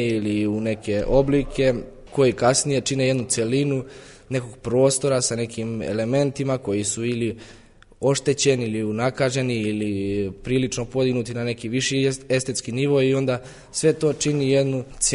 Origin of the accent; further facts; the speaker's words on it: Užice, Šumadija and Western Serbia, Serbia; zato što je Užice moj rodni grad, tu sam se predstavio i svojim sugrađanima i tu odatle sam započeo neki svoj put.